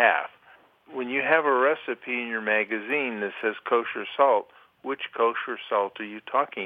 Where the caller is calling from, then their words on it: Twinsburg, Ohio, United States; from Twinsburg, Ohio.